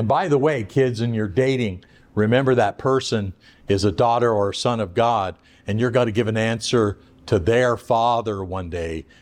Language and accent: English; Oregon, United States; I remember in growing up in Oregon, I found it difficult to confess Christ and to teach others